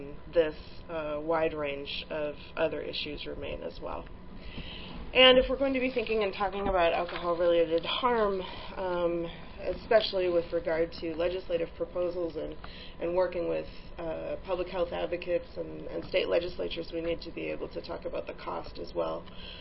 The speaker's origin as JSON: {"language": "English", "region": "California", "country": "United States", "said": "my home state of California"}